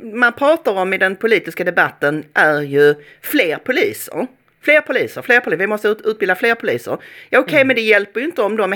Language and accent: Swedish; Sweden; när folk förklarar för sig att vi är svenskar